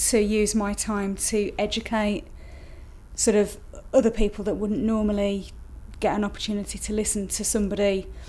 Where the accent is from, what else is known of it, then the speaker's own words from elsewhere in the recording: Birmingham, West Midlands, United Kingdom; now in Macclesfield, United Kingdom; my name is … My date of birth is the 4th of the 5th, 1969. I come originally from Birmingham but now live in Macclesfield in Cheshire.